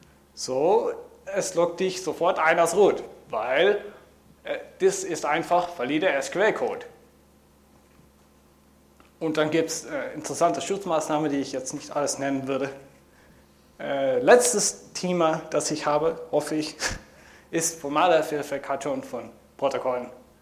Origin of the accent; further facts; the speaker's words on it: Netherlands; German is a second language; Und ich muss mich für mein Deutsch entschuldigen, weil ich bin Niederländer, wie gesagt.